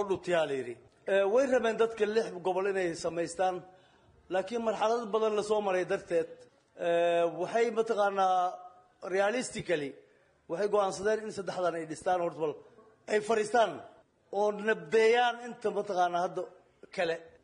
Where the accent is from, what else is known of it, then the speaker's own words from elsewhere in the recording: Baidoa, Bay, Somalia; born there; magaalada Baydhabo, ani magaaladii aan ku dhashay